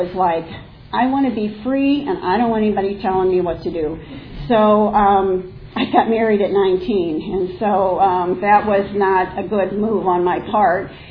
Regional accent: St. Louis, Missouri, United States; But I was raised in Missouri and in St. Louis, and it was very kind of close-knit.

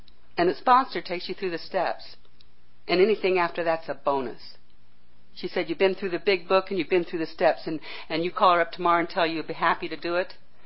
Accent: Midwest, United States; I grew up in the Midwest where the God was an angry God.

